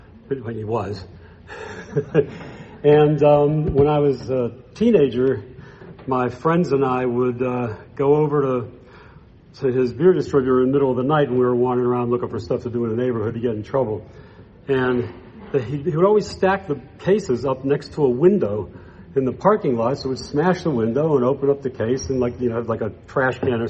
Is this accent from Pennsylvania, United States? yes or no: yes; Pittsburgh, Pennsylvania, United States; I'm from Pittsburgh, and in Pennsylvania, they don't sell beer